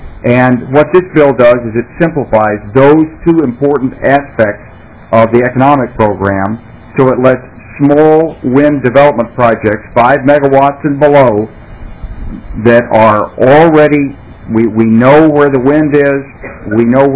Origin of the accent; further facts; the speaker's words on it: Little Rock, Arkansas, United States; I'm from Little Rock, Arkansas